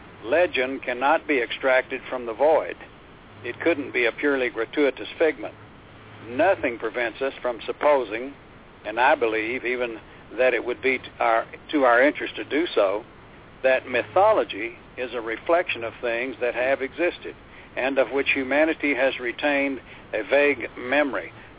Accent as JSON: {"language": "English", "region": "Texas", "country": "United States", "tie": "born or raised there", "said": "I was born and raised here in Texas, and small rural town, we always had a dog in the family"}